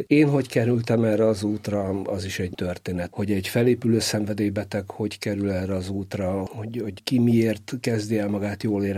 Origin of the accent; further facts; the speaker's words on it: Budapest, Hungary; Zuglóban nőttem föl